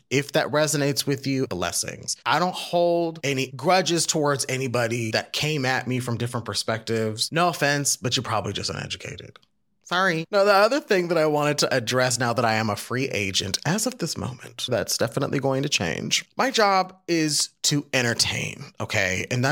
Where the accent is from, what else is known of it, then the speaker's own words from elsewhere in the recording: Phoenix, Arizona, United States; now in Chicago, United States; Started off in my hometown of Phoenix. Shout out to Phoenix. Then syndicated to Los Angeles. And then got to move to where I now reside, the city of Chicago.